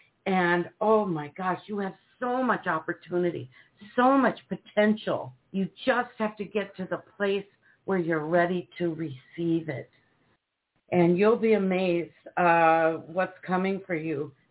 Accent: Minnesota, United States; I know that winter's coming up there, and we're from Minnesota ourselves.

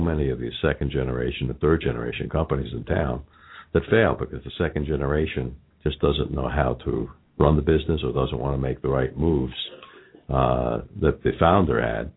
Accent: Los Angeles, California, United States; accent: Los Angeles; moved away as an adult; now in Cincinnati, United States; I moved to Cincinnati from Los Angeles.

